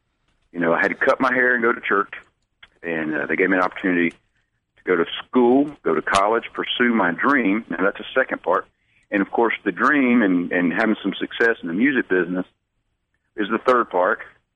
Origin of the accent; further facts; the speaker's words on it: Kings Mountain, North Carolina, United States; I was born in Kings Mountain and grew up in the area. Of course, I grew up in foster care, so I moved around quite a bit. But Kings Mountain is where I was born